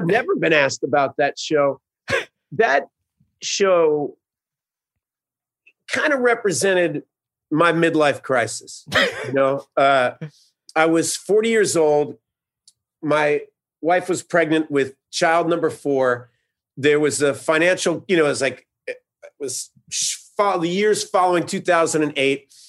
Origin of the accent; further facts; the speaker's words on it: New Jersey, United States; It's rare to see a Yankee fan turn into a Mets fan or a Knicks fan into a Nets, but I grew up in Jersey and often thought about being a Nets fan.